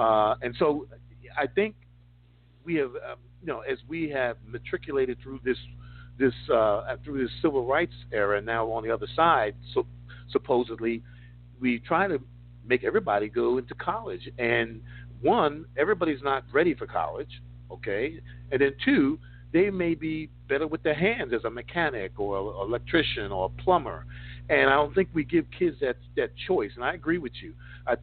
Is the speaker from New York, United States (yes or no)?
yes; New York City, New York, United States; You know, I grew up in New York City, you know, a child of the projects.